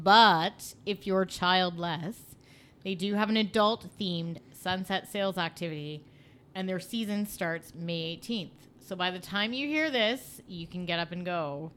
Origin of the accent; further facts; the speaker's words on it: Vancouver, British Columbia, Canada; Love and miss my hometown of Vancouver terribly.